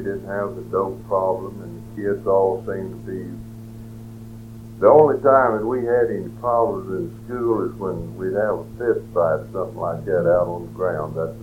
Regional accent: Yoakum, Texas, United States; born there; I was born in Yoakum, Texas, August the 30th, 1903.

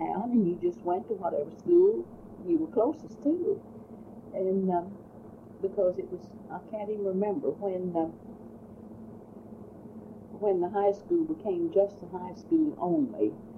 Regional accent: Fort Worth, Texas, United States; born there; I was born in Fort Worth.

